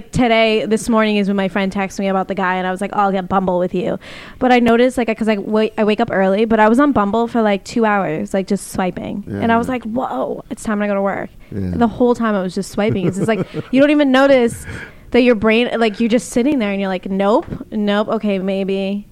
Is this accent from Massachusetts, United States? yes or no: yes; Boston, Massachusetts, United States; I'm from Boston.